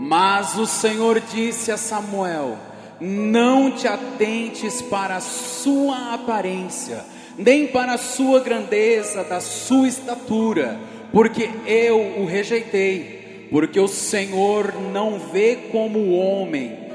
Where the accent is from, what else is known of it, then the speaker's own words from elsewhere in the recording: São José do Rio Preto, São Paulo, Brazil; eu sou de São José do Rio Preto, da Igreja Caçula do Ministério, né? Igreja Presbiteriana Renovada do Jardim Arroio.